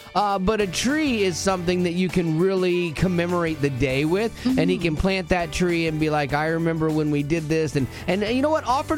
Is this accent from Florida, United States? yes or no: yes; Florida, United States; I grew up going to the beach. I grew up in Florida, and I loved surfing and everything